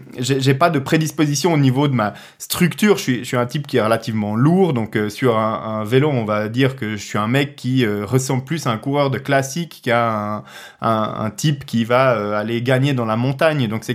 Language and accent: French; Zurich, Switzerland; J'ai fait 2014 à Zurich, donc chez moi en Suisse.